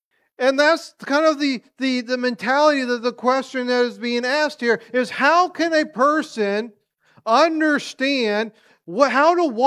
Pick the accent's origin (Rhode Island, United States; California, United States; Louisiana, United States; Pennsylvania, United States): Pennsylvania, United States; also born or lived in Colorado; I was born in Colorado, one of those random facts. Lived out there for 2 years until I was 2 years old and moved back to Pennsylvania.